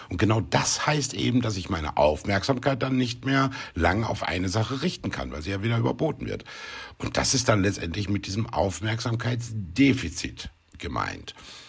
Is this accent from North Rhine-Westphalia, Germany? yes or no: yes; North Rhine-Westphalia, Germany; Also, ich bin im Sauerland aufgewachsen, recht ländlich, großer Garten, viele Nachbarskinder und so, immer draußen, größtenteils.